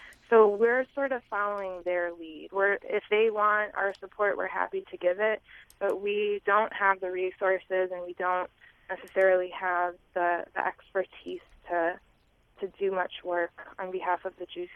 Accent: Chicago, Illinois, United States; And actually, I'm from Chicago, and we do have people all over the United States

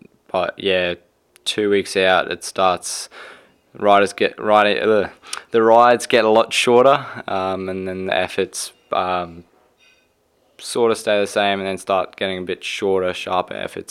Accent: South Africa; growing up in South Africa, in my backyard, I was building jumps, building little tracks

